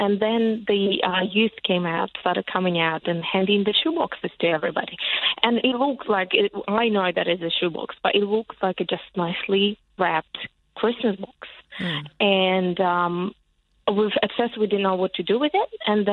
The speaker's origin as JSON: {"language": "English", "country": "Ukraine", "tie": "born or raised there", "said": "My childhood was quite good, but it was childhood when we lived in need, because after the collapse of Soviet Union"}